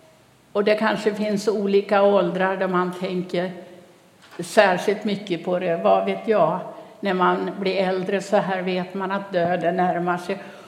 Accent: By, Dalarna County, Sweden; Jag kommer ju från södra Dalarna, en by som heter By. Och norr om det, i By växte jag upp

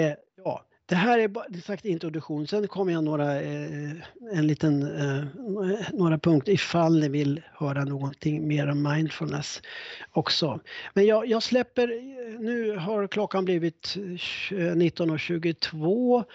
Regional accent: Uppsala County, Sweden; Så säger de upp i Norduppland där jag kommer ifrån.

